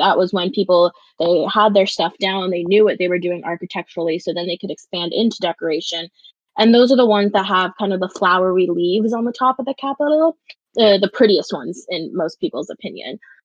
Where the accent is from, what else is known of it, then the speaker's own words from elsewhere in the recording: Pacific Northwest, United States; accent: Pacific Northwest; I mean, I don't speak Greek, but that's how I've always said it with my Pacific Northwest accent.